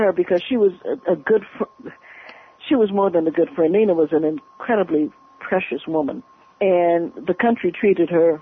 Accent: United States; You know, I'm an American.

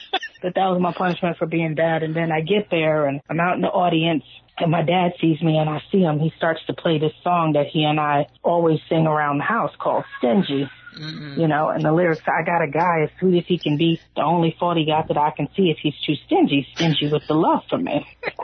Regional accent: New York City, New York, United States; Yes, I was. Born and raised in Harlem.

